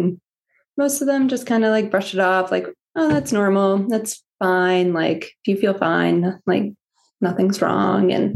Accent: Massachusetts, United States; now in Trenton, United States; we live in Trenton, Maine, kind of near MDI, Ellsworth area. I'm from Massachusetts, been here for about 10 years this year

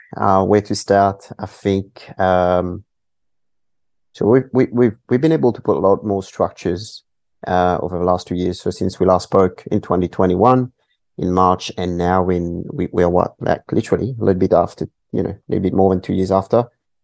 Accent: Mauritius; now in Australia; Sure. Look, I'm Mauritian, born and raised in Mauritius, and it's been 8 years of living in Australia

